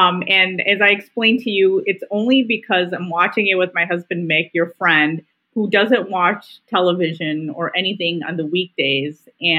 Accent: India; as an Indian person, I'm Muslim, but a lot of Indian people who are Hindu

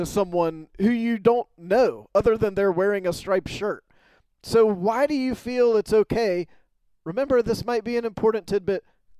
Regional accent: Greensboro, North Carolina, United States; But I grew up in Greensboro, and I was a big Tar Heel fan.

